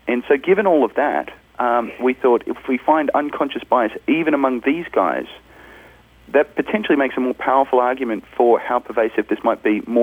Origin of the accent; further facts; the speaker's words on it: Australia; I'm Australian.